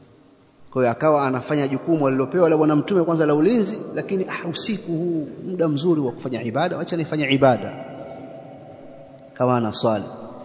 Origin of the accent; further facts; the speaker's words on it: Tanga, Tanga Region, Tanzania; kuna siku moja msikiti mmoja kule kwetu Tanga mkubwa